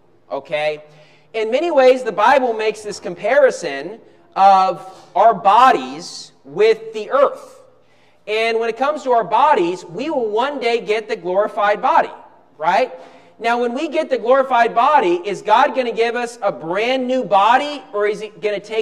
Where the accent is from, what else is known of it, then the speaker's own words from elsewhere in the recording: West Virginia, United States; now in Philippines; where I grew up in West Virginia, I was looking on this, you know, a little while back of the time of the sunrise and the time of the sun setting.